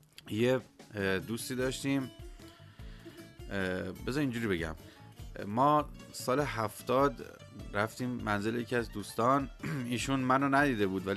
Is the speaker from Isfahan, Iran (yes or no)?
yes; Khansar, Isfahan, Iran; من در یکی از بیمارستانای خونسار به دنیا اومدم. خونسار با گلپایگان خیلی فاصله ای نداره. ولی شناسنامه من صادر از تهران.